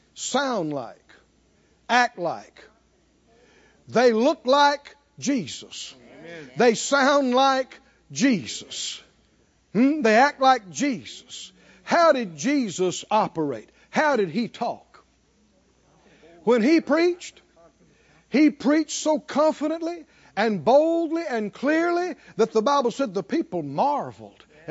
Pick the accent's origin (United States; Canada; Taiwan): United States; the South; You know, we grew up in the South and in the woods and nature